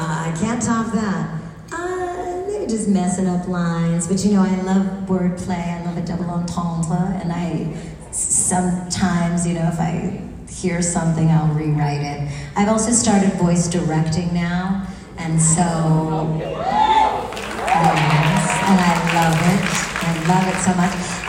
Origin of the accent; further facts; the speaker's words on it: Canada; But I come from Canada where we didn't have a lot of weed.